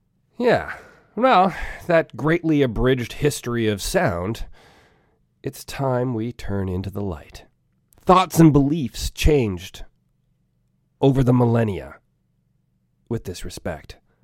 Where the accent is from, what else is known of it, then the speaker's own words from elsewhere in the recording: Canada; I am Canadian